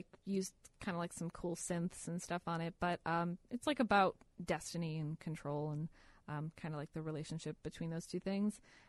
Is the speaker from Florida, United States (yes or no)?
no; Wisconsin, United States; So I grew up in Wisconsin, and there was a free … show at a mall.